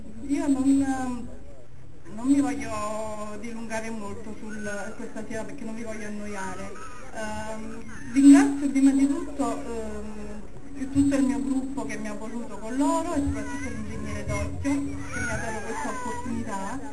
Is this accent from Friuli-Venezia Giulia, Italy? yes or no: no; Campania, Italy; sono Telesina pura e precisamente chianaiola, perché sono nata e vivo sulla Piana